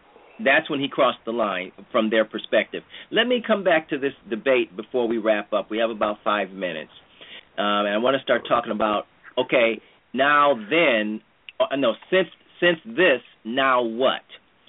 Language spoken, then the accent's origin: English; Cleveland, Ohio, United States; I was born in the Rust Belt. I'm Cleveland, Ohio, born and raised, me and all my siblings.